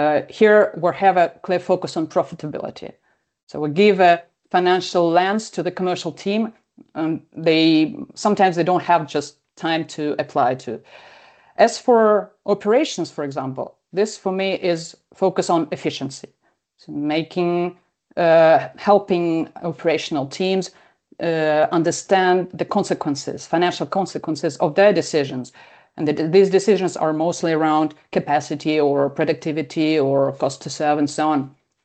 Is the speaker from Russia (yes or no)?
yes; Russia; English is a second language; moved away as an adult; now in France; So originally I'm from Russia, and I spent the largest part of my career there. But like 6 years ago, I moved to France, and I work here since.